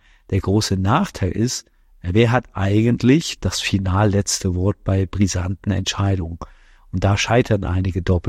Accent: Osnabrück, Lower Saxony, Germany; wir kommen ja beide aus Osnabrück, also Christopher Rauen und ich.

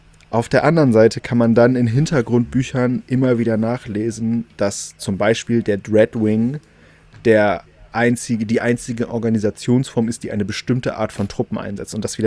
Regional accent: Lower Saxony, Germany; Als Niedersachse

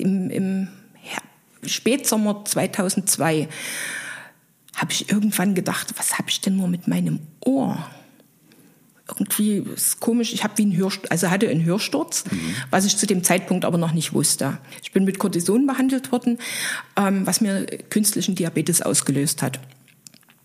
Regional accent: Saxony, Germany; moved away as an adult; now in Munich, Germany; Dann bin ich aus dem Vogtland, wo ich geboren und aufgewachsen bin, nach München gegangen zum Arbeiten

